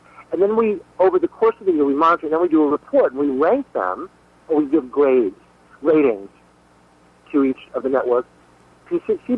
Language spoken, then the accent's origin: English; Cuba; As I am Cuban, I am also American